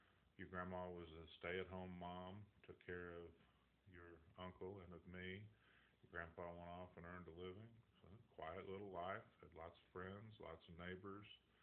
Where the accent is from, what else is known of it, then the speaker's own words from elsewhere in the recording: Bossier City, Louisiana, United States; born there; I was born on Barksdale Air Force Base in Bossier City, Louisiana, which is just outside of Shreveport, Louisiana.